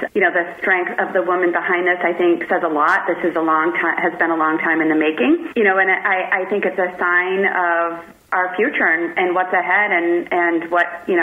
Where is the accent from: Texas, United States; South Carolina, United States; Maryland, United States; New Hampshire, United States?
New Hampshire, United States; Manchester; I was born and raised in Manchester